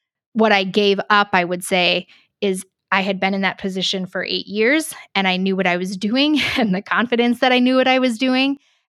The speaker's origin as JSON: {"language": "English", "region": "Washington", "country": "United States", "tie": "born or raised there", "said": "I already did live in Pierce County, and I grew up in Pierce County."}